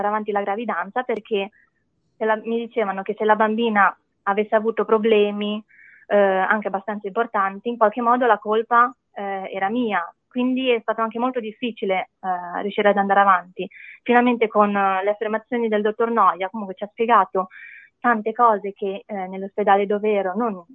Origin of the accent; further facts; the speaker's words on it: Genoa, Liguria, Italy; sono di Genova e vi racconto la mia esperienza